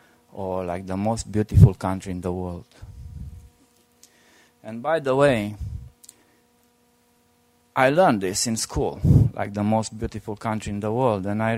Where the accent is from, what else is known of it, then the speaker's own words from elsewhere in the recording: Bucharest, Romania; English is a second language; And in the new millennium, I'm coming from Balkans. And I never moved from Bucharest.